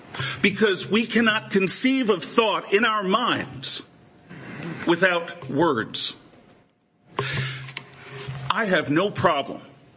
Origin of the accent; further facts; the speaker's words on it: New York City, New York, United States; I come from a family that was split because my dad's Cuban Puerto Rican, and I grew up around New York City at a time when that mattered.